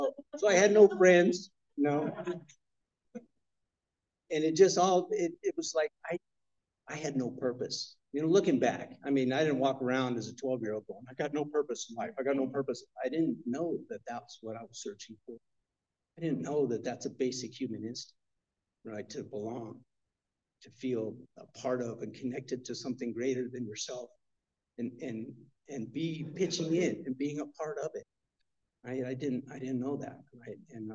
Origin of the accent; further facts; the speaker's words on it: Michigan, United States; born there; So I was born in Michigan. My parents were going to the University of Michigan at the time.